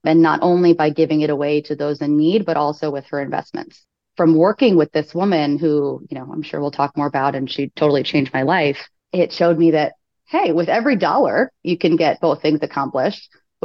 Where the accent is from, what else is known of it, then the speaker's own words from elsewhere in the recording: Florida, United States; Briefly about me, I'm from Florida, moved around a lot growing up, raised by a single mom